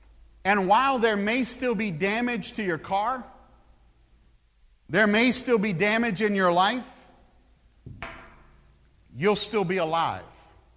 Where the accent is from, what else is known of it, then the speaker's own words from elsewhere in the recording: Texas, United States; I drive a truck because I'm from Texas.